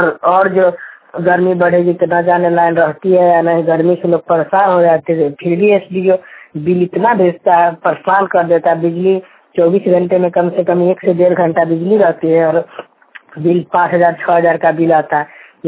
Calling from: Bihar, India; मैं बिहार मोबाइल वाणी से बोल रहे हैं। मेरा घर उतरा थाना सारगढ़, जिला मधुबनी, बिहार।

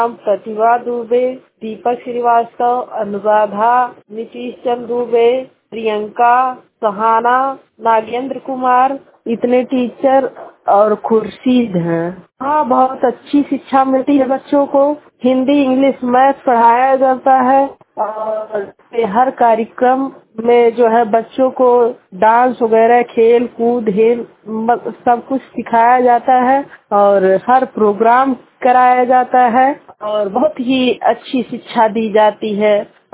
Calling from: Janera, Uttar Pradesh, India; मैं सिद्धार्थ नगर मोबाइल बाड़ी से … ग्राम पंचायत जनेरा टोला देवरा जंगल ब्लॉक नौगढ़ से बोल रही हूँ।

